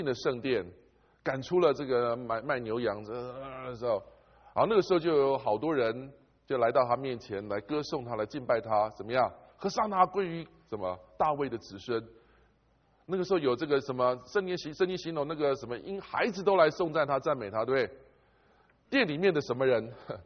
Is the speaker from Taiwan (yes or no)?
yes; Taiwan; 我们在台湾成长念书哈